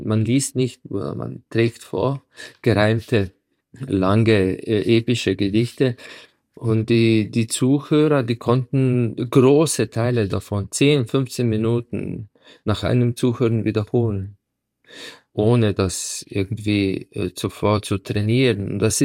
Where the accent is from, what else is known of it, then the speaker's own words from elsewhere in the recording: Ptuj, Drava, Slovenia; Diese Frau stammt aus der gleichen Stadt, wo ich herkomme, aus Ptuj, Betau, aus der slowenischen Südsteiermark.